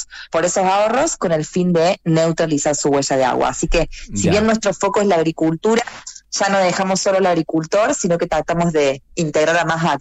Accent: Argentina; now in Santiago, Chile; yo soy argentina, pero vivo en Chile, así que estamos acá en uno de nuestros países foco, así que estoy acá radicada en Santiago.

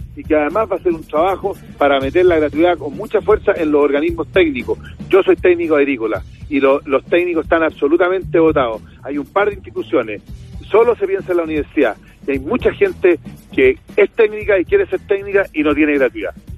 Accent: Chile; yo, como ciudadano chileno, tengo la responsabilidad de jugármela por un proyecto y por un presidente de la República

